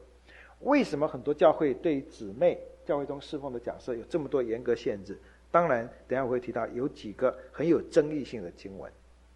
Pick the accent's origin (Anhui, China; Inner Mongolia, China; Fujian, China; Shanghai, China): Fujian, China; 那么好像是我们福建人的这种习惯